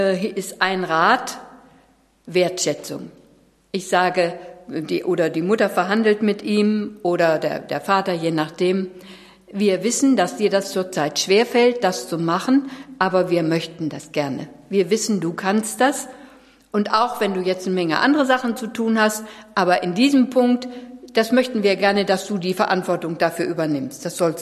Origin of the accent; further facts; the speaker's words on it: West Germany, Germany; ich bin ja aus dem Westen und da war diese antiautoritäre Erziehung seit den 70er Jahren.